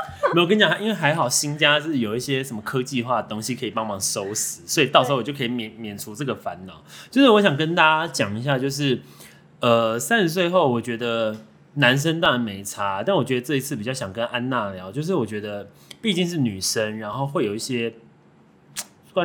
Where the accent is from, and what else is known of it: Taiwan